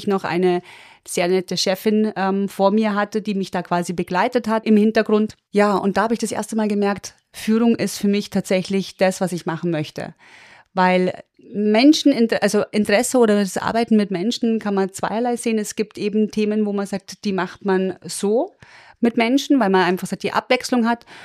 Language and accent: German; Munich, Bavaria, Germany; now in Linz, Austria; Aber München ist die Heimat